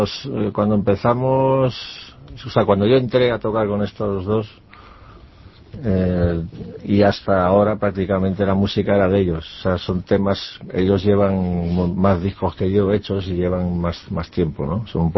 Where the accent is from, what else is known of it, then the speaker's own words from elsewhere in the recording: Asturias, Spain; now in Madrid, Spain; Yo vivo en Madrid también, aunque soy asturiano, pero vivo en Madrid.